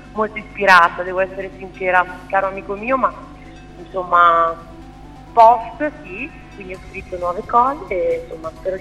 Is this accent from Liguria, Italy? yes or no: yes; Liguria, Italy; Perché io sono ligure, quindi amo anche molto i cantautori della mia terra.